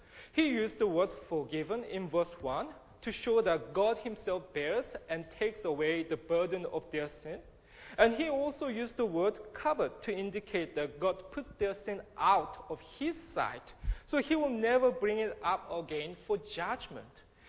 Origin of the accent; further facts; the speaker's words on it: South Korea; now in Sydney, Australia; I'm from Korea, you probably noticed that.